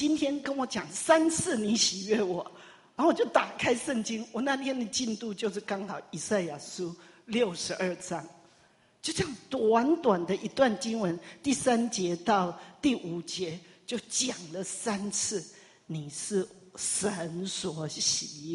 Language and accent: Chinese; Taiwan; 就像我们台湾人